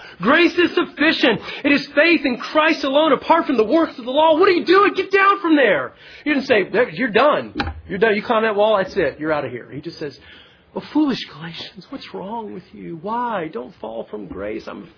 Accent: England, United Kingdom; And as far as us being English and most of us white and coming from that background and Anglo, it is. It's our culture. It's our heritage. It's part of who we are.

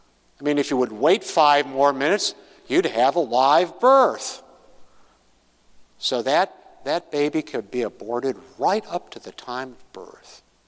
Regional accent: New York, United States; Now, I can bring this up because I was born in New York. I lived the first 18 years of, no, the first 22 years of my life in the state of New York.

